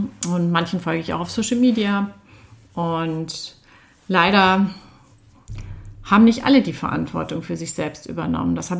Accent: Hanover, Lower Saxony, Germany; meiner Heimatstadt Hannover

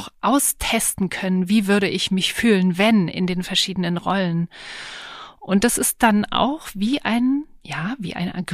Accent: Berlin, Germany; Also ich bin eigentlich Stadt-Land-Kind. Ich bin zwar in Berlin auch geboren und aufgewachsen, aber wir haben am Rand des Grunewalds gelebt, also am Teufelsberg.

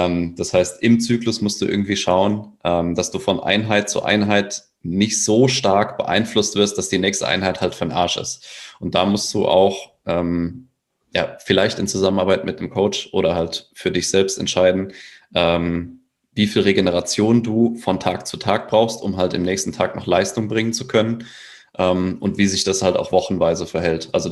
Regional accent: Giessen, Hesse, Germany; ich komme aus Gießen, Deutschland.

